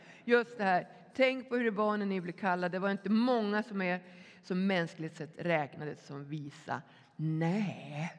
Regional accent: Skellefteå, Västerbotten County, Sweden; now in Borås, Sweden; är född och uppvuxen i Skellefteå, men bor nu i Borås

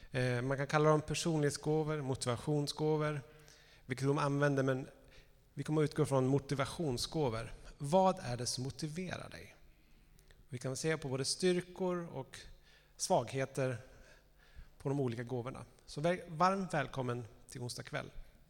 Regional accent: Norrland, Sweden; Jag växte upp i norra Norrland, och vi hade närheten till en skidbacke som var kommunens största skidbacke.

